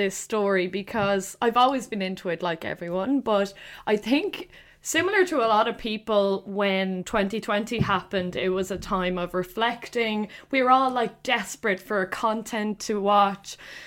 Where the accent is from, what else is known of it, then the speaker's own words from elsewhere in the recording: Ireland; we're both Irish, close in age.